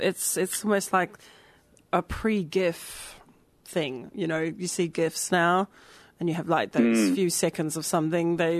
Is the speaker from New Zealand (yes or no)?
yes; New Zealand; I'm from New Zealand originally